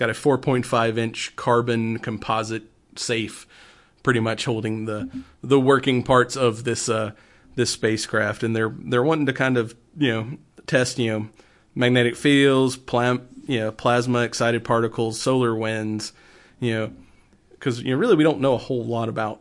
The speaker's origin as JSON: {"language": "English", "country": "United States", "said": "yes, I'm American, but for some reason I talk with a snooty English accent because I'm a scientist."}